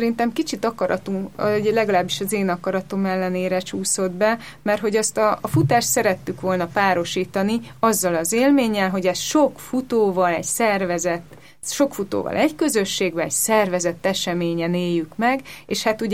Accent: Budapest, Hungary; Igen, pestiek is vagyunk

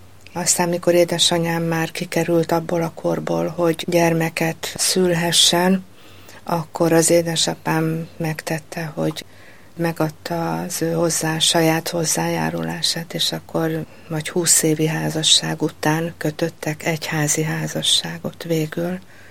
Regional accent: Budapest, Hungary; mi budapestiek vagyunk, és én Pécsen jártam egyetemre.

